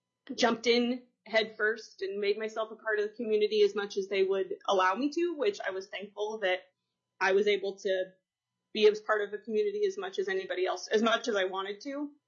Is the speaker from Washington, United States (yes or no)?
yes; Tacoma, Washington, United States; now in Kivalina, United States; Most of my life, I grew up in Tacoma. And I went to college in Ellensburg on the other side of the mountains and then came to Kivalina.